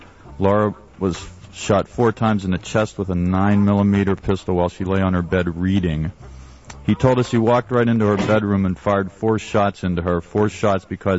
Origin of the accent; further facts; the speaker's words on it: Pennsylvania, United States; Oh, here we go. Montoursville, Pennsylvania, my home state.